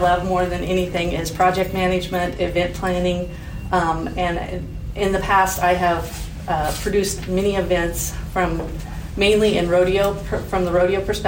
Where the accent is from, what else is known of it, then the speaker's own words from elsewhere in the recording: Hershey, Nebraska, United States; I am from Hershey, Nebraska. I have one son